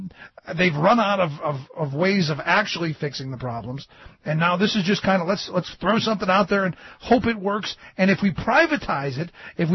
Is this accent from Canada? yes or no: no; Cleveland, Ohio, United States; And again, you know, I grew up in Cleveland, where during the 70s they tried busing because there were some failing schools